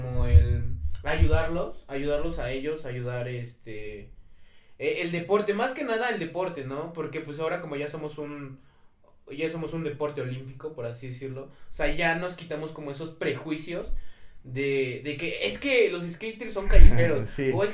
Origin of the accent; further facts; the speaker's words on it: Mexico; Siempre lo va a ver como mexicanos que somos.